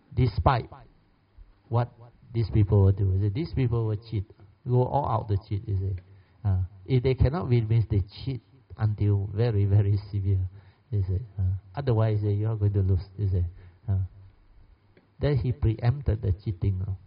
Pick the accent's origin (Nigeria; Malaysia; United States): Malaysia; Now it's about Malaysian identity. We are all Malaysian.